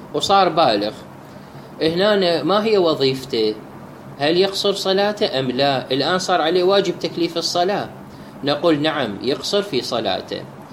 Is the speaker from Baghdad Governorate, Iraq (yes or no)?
yes; Baghdad, Baghdad Governorate, Iraq; born there; now in Najaf, Iraq; مدينة بغداد وطني الثاني، يعني أنا مولود في بغداد بس أنا موجود في النجف، عند هنا عندي مقر عمل إلي